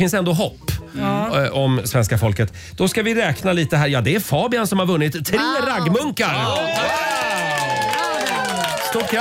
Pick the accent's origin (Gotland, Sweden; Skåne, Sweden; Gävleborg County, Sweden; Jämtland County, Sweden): Gävleborg County, Sweden; Gävle; Jag är från Gävle.